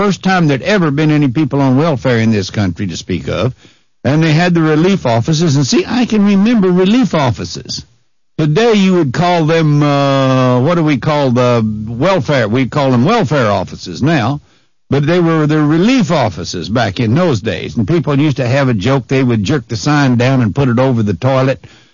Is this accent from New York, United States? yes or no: no; California, Missouri, United States; When I grew up in California, Missouri, I'm just thinking how many outdoor privies are right in our neighborhood.